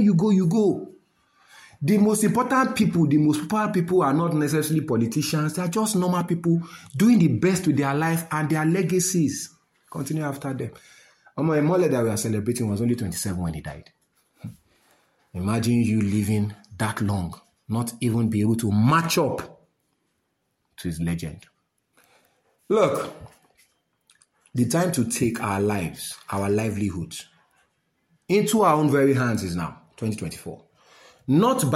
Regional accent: Nigeria; I'm a Nigerian

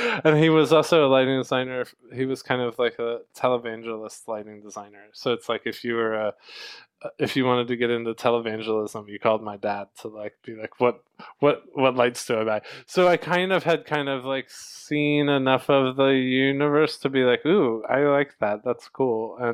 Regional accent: Atlanta, Georgia, United States; I grew up in Atlanta, Georgia. I went to school in Winston-Salem, North Carolina for film and television.

